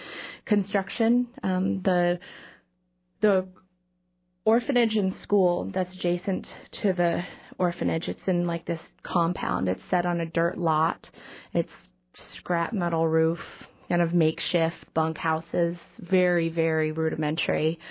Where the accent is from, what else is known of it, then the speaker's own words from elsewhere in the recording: Juneau, Alaska, United States; I love Juneau, it's my hometown.